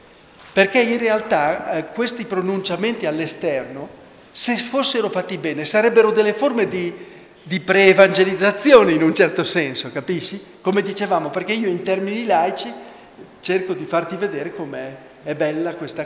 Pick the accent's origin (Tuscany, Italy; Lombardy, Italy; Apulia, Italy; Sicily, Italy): Lombardy, Italy; Io sono un lombardo.